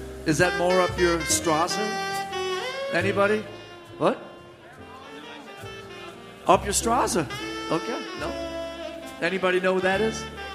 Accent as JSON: {"language": "English", "town": "Copenhagen", "region": "Capital Region of Denmark", "country": "Denmark", "tie": "born or raised there", "said": "Growing up in Copenhagen at that time, everything came from England."}